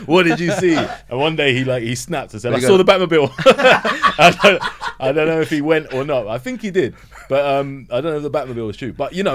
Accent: United Kingdom; I'm proud to be British. I love being British. I've always felt that way, you know? Despite being an ethnic minority even, I love being British

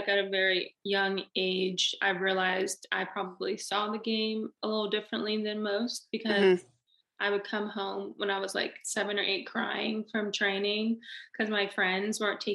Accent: Palmdale, California, United States; I was in the car because I'm from Palmdale

